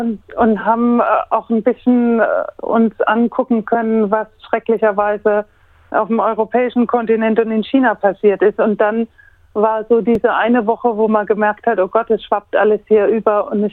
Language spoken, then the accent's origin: German; Hauenstein, Rhineland-Palatinate, Germany; da hat uns in meiner Heimat in Hauenstein